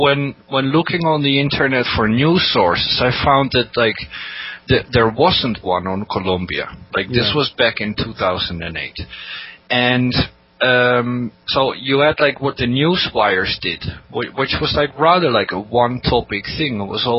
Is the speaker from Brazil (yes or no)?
no; Netherlands; born there; English is a second language; I came here basically looking for a job because I was born in the Netherlands.